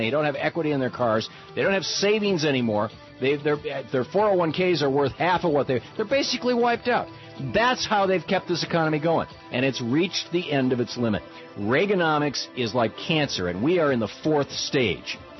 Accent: Lansing, Michigan, United States; the same thing happen to Flint, Michigan when I was growing up, a town just down the road from where I grew up in Lansing.

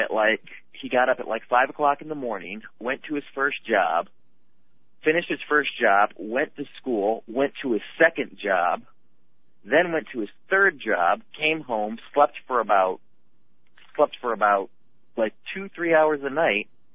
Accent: Flint, Michigan, United States; born there; now in Georgia, United States; here in Georgia, like I'm a Southern transplant. I was not born here. I'm a Michigander by birth. I was born in Flint, Michigan.

